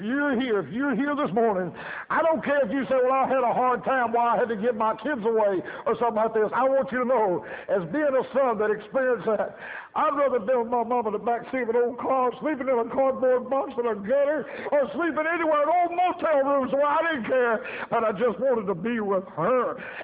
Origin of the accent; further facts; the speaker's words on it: Louisiana, United States